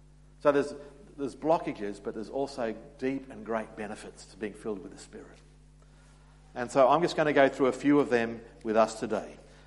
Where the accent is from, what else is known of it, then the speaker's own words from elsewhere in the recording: Queensland, Australia; growing up in Queensland, I was part of an Anglican church